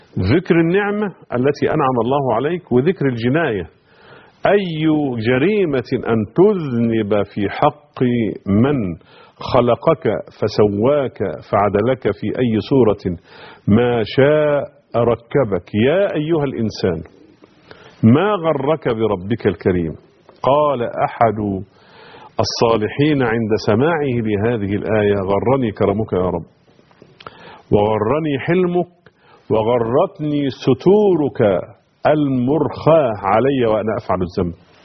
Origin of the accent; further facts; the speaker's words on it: Egypt; كلنا عارفين منطقه اللسان في راس البر، يعني ده اشهر منطقه عندنا في مصر